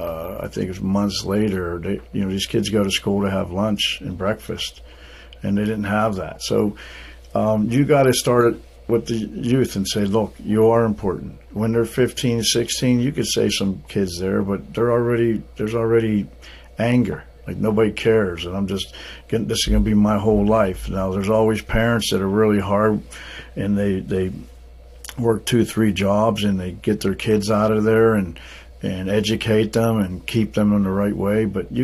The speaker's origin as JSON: {"language": "English", "town": "Pittsburgh", "region": "Pennsylvania", "country": "United States", "tie": "born or raised there", "said": "Because, I mean, I grew up in Pittsburgh. I grew up in a city, but, like, this is my home."}